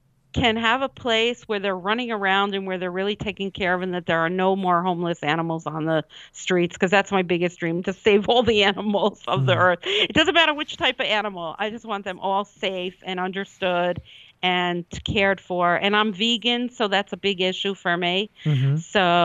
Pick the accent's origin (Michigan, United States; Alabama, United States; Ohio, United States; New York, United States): New York, United States; born there; Well, I was born in New York, New York State, and I studied human services and I've traveled and I've moved 26 times.